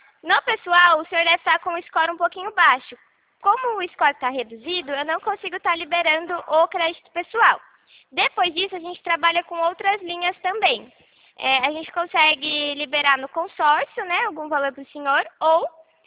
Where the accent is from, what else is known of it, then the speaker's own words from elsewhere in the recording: Rio Claro, São Paulo, Brazil; Rio Claro, São Paulo.